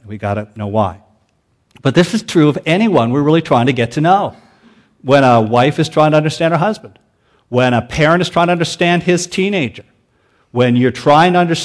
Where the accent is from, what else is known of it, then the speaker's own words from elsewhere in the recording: Canada; And besides that, I'm Canadian.